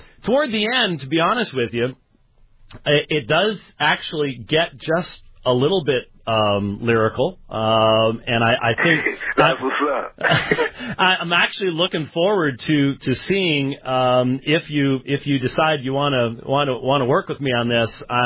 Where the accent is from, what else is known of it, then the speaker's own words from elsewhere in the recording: Scotland, United Kingdom; I'm afraid I'm Scottish, and we carry claymores and we cut stuff up.